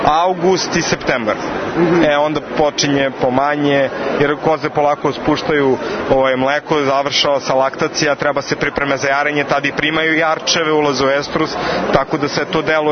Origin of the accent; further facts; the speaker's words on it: Vršac, Vojvodina, Serbia; Ne, iz grada smo oboje. Iz Vršca smo, baš iz Vršca.